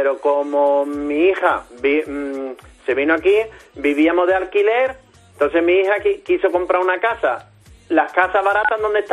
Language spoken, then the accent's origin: Spanish; San Fernando, Andalusia, Spain; De San Fernando, lo mejorcito que hay.